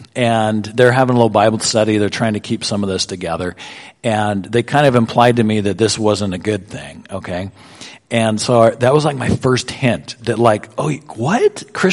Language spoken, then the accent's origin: English; Montana, United States; I started going to this community youth group in the community that I grew up in Western Montana.